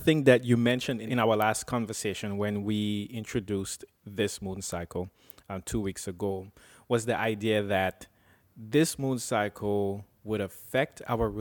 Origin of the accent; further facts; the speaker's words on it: Cameroon; I came across a friend of mine who I grew up in back in Cameroon